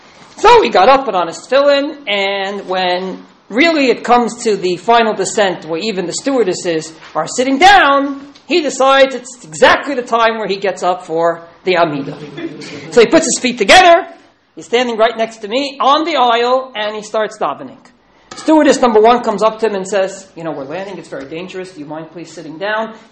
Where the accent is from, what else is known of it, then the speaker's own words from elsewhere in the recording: Efrat, Judea and Samaria, Israel; I come to you from Efrat, Israel.